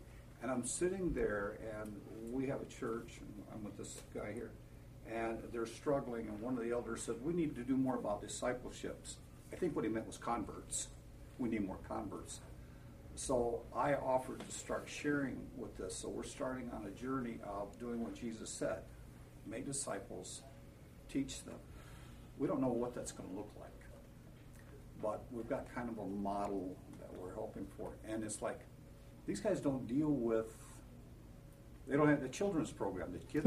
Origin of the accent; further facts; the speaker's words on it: Detroit, Michigan, United States; I'm from the Detroit area, and there's a church there, and they meet in a basement.